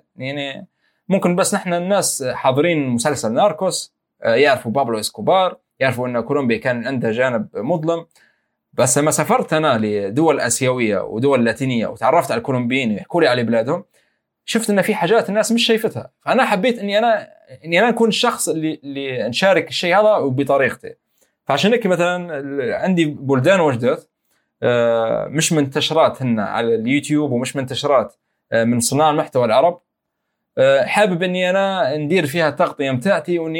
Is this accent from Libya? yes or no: yes; Libya; يعني الآسيويين مثلا والناس اللي من أمريكا اللاتينية لما نقولهم أنا من ليبيا يقولوا لي يعني وين ليبيا، شنو ليبيا